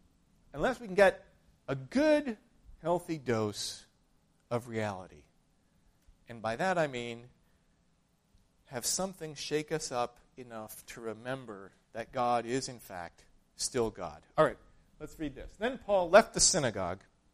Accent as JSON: {"language": "English", "region": "Minnesota", "country": "United States", "tie": "born or raised there", "said": "I am a white, male, evangelical from the Midwest. I grew up in Minnesota."}